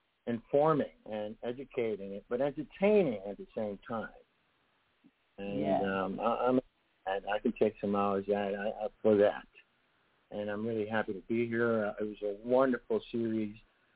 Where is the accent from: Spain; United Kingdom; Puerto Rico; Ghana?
Puerto Rico; But I'm from Puerto Rico, and most of the executives in Miami that were making the call